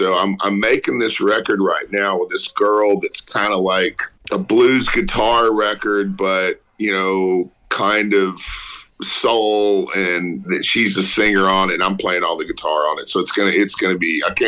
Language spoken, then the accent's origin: English; Beaumont, Texas, United States; I grew up on the Texas-Louisiana border in Beaumont.